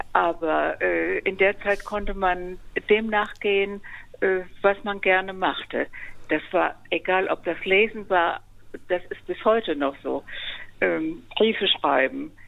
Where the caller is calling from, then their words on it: Stadthagen, Lower Saxony, Germany; Ich komme aus Stadthagen.